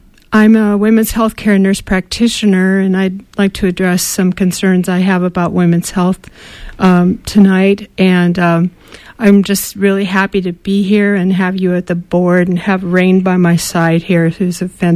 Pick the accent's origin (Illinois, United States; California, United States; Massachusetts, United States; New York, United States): California, United States; Chico; I am an activist from Chico, and I've been doing peace and justice work and environmental work for a long time